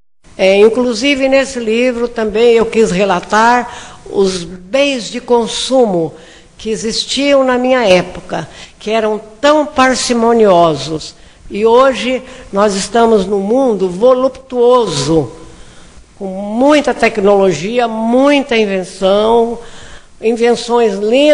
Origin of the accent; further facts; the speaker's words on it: São Paulo, Brazil; now in Fortaleza, Brazil; Eu sou uma paulista que vim para Fortaleza para ficar 2 anos. Adotei a terra como minha. Faz 40 anos que aqui estou.